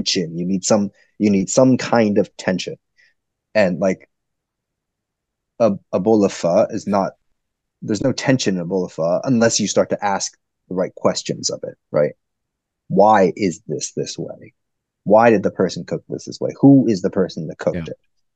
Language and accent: English; New Jersey, United States; My parents worked in Chinatown. But I grew up in New Jersey. So my parents had to commute. And I grew up in a very like white suburb.